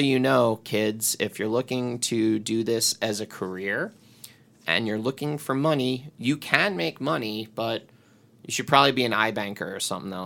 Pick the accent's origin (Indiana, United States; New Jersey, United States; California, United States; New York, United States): New York, United States; yo, Chicago pizza's better, and I'm from New York